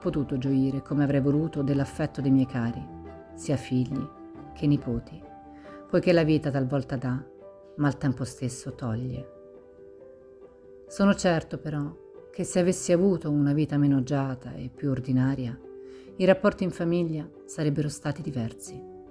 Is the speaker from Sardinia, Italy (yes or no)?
no; Venice, Veneto, Italy; born there; Sono nato a Venezia il 10 settembre del 1941.